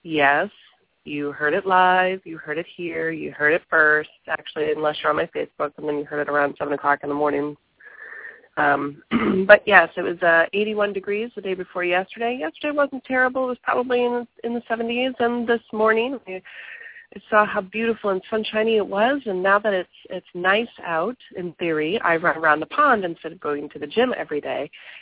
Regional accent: Miami, Florida, United States; And you would think I'm from Miami, and I have lived here for 20 winters, and I'm trying to move back home to where, you know, it's flip-flops all year round.

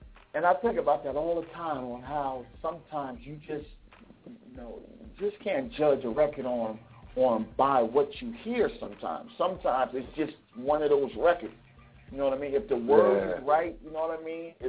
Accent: New Jersey, United States; And then what happened was the brothers that I grew up with in Jersey, they found that I was doing music.

